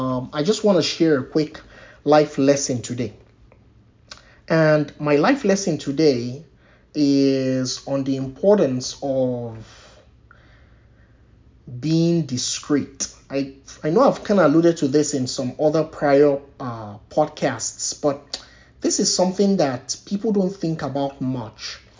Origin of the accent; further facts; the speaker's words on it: Nigeria; maybe my background being a Nigerian has taught me like loud and clear.